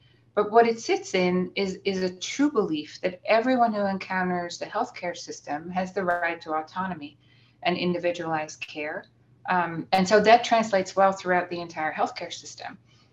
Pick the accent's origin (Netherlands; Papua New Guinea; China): Netherlands; now in United States; in the United States, I'm from Holland originally.